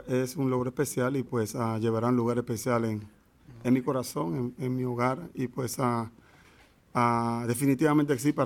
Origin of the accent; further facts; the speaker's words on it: Panama; English is a second language; Well, definitely my hometown in Panama, it had to be a party.